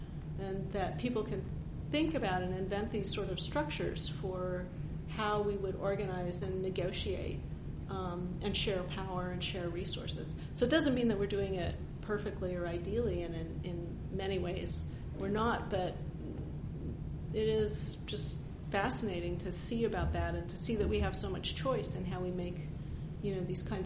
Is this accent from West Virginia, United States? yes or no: no; Los Angeles, California, United States; Oh, in the Valley. An original Valley girl.